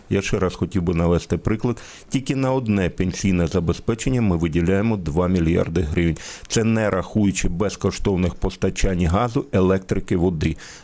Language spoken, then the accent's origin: Ukrainian; Luhansk, Luhansk Oblast, Ukraine; я сам луганчанин, і я знаю, як відбувалися вибори навіть за часів України